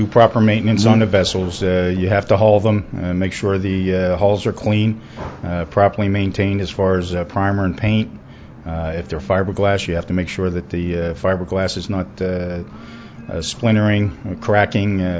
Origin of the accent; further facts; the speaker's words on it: McKeesport, Pennsylvania, United States; I was born and raised in Pennsylvania, between Pittsburgh and Philadelphia, in 1969.